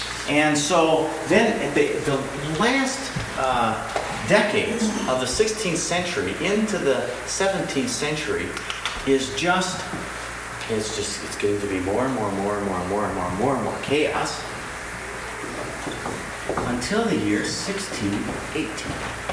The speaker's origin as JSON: {"language": "English", "town": "Saginaw", "region": "Michigan", "country": "United States", "tie": "born or raised there", "said": "And Grandma was the matriarch of our oikonomia, where I grew up in Saginaw, Michigan."}